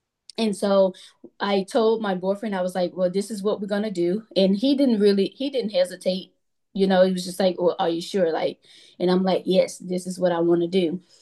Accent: Mississippi, United States; I'm originally from Mississippi and we have health departments.

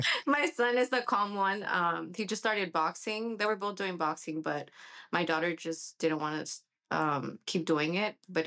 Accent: San Diego, California, United States; also born or lived in Mexico; So I was born in Mexico. My parents brought me here when I was, I don't know, like 6 months old. And I grew up here in San Diego.

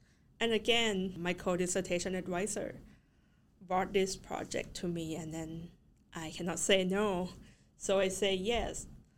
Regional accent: Thailand; English is a second language; moved away; And for myself, I'm from Thailand in Southeast Asia, so Center for Southeast Asian Studies is kind of an outlet for me.

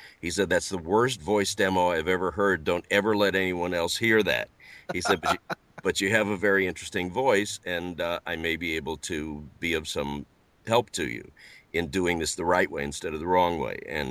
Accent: St. Louis, Missouri, United States; I'm from the middle of the middle, St. Louis, Missouri.

